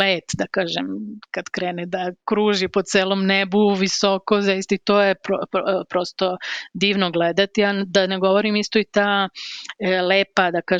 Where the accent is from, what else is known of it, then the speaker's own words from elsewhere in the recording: Belgrade, Serbia; born there; ja rođena sam u Beogradu i meni je Beograd ostao u srcu i volim Kalemegdan, a opet provodila sam letnje i zimske raspuste u vikendici mojih roditelja na Zlataru